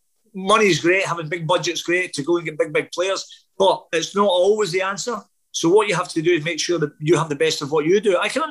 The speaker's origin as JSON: {"language": "English", "town": "Glasgow", "region": "Scotland", "country": "United Kingdom", "tie": "born there", "said": "Obviously, my parents were Irish. I played for Ireland because I, as much as I'm, you know, where I was born in Glasgow, we were brought up in Irish culture"}